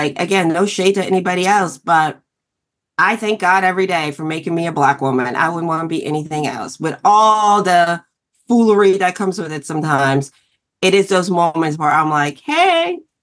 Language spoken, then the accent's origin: English; Philadelphia, Pennsylvania, United States; As far as my hometown people, like someone that I now have built community with, Coleman Domingo, who I love, you know, who is just amazing. That's my Philly brother.